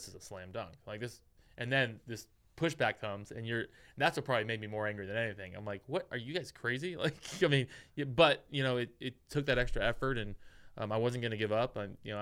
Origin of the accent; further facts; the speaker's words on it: Lake Havasu City, Arizona, United States; I'm from Lake Havasu. I understand this area.